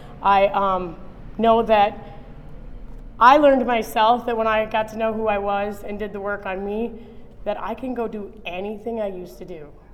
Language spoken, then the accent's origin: English; Minnesota, United States; Yeah, I'm from Minnesota. Minnesota rules